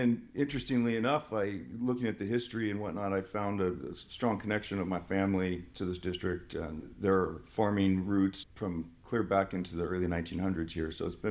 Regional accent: Oregon, United States; also born or lived in Buckeye; But, you know, I was born here. I ended up growing up in Oregon. I came back when I was in my early 20s. Back to Buckeye, I should say, when I was in my early 20s.

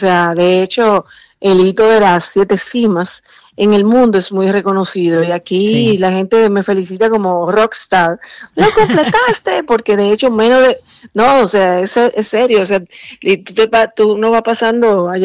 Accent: Dominican Republic; en toda la que hago soy primera dominicana

